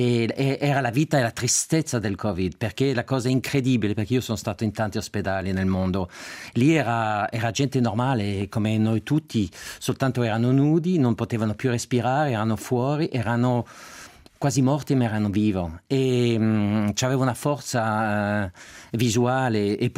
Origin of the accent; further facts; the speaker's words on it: Geneva, Switzerland; io sono nato, cresciuto in Svizzera per caso, come tutti, a Ginevra